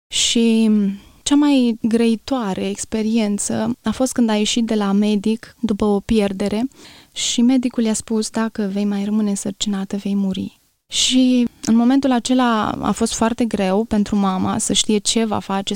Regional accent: Gura Humorului, Suceava County, Romania; Îmi place să spun că m-am născut într-un colț de rai, în Gura Humorului, este localitatea unde m-am născut. Am crescut în Biserica Eli din Gura Humorului

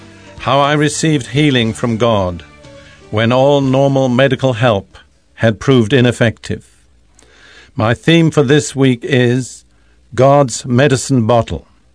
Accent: United Kingdom; As probably most of you know, I'm British by background, and in World War II I served for 5.5 years in the British Army as a medical orderly

